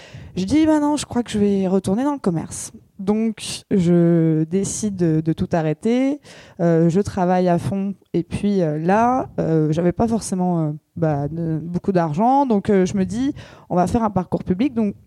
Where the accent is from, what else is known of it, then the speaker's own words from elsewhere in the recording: Île-de-France, France; Moi, j'ai grandi dans le 91, donc en banlieue parisienne.